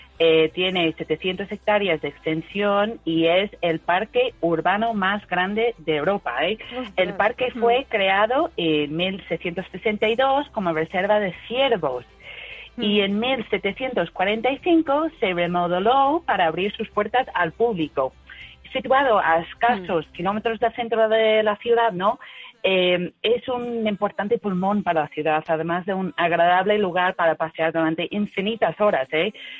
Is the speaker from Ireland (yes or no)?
yes; Malahide, Leinster, Ireland; por supuesto tengo que mencionar mi pueblo, que es Malahide, que tiene un castillo espectacular es precioso